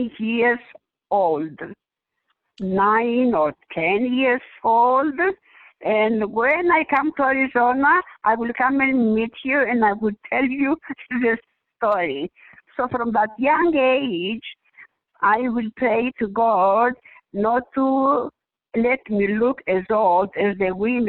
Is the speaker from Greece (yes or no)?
yes; Greece; now in London, United Kingdom; I am from Greece. And I went to London to study.